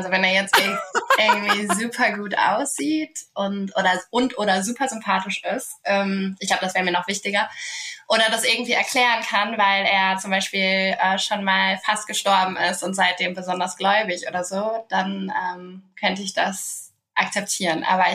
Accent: North Rhine-Westphalia, Germany; Ich komme aus Westfalen.

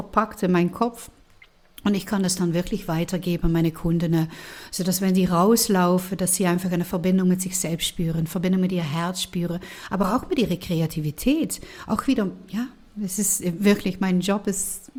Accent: Netherlands; ich bin Niederländer

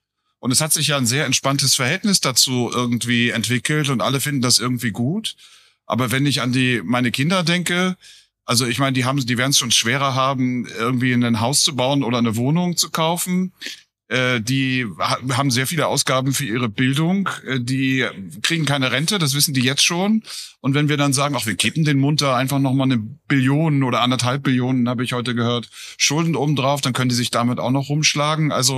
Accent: Berlin, Germany; Also als Berliner

